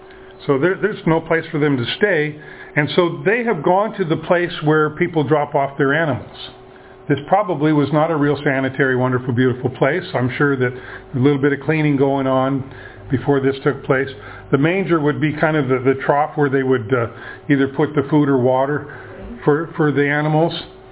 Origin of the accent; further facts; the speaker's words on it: Ruston, Washington, United States; also born or lived in Tacoma; I was born in Tacoma, but raised in Ruston, and Ruston is my home.